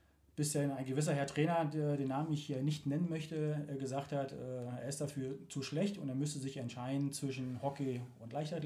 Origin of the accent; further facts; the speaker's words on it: Berlin, Germany; Wir kommen ja eigentlich aus der Hauptstadt, aus Berlin.